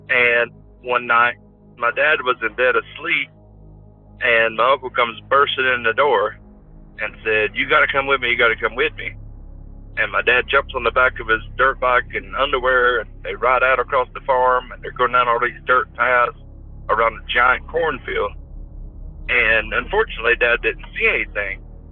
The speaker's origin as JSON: {"language": "English", "region": "North Carolina", "country": "United States", "tie": "born or raised there", "said": "I'm from Sampson County, North Carolina."}